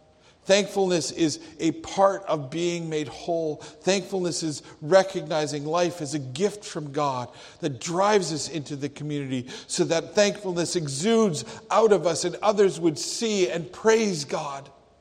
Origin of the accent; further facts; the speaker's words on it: Canada; I recognize that I'm about to quote George Washington, and we're Canadian, and I get it.